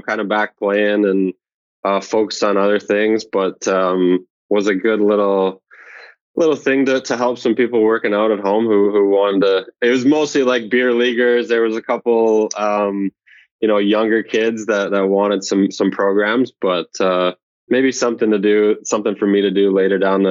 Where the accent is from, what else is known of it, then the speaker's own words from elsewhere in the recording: Calgary, Alberta, Canada; it's only 2 hours away from my hometown in Calgary